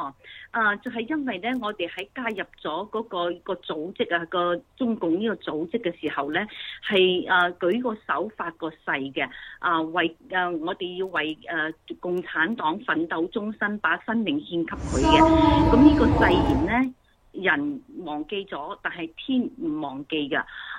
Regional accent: China; 我哋中國人

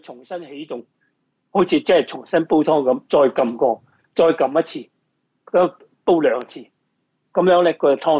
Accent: Guangdong, China; 呢啲系我哋广东人嘅习惯啦

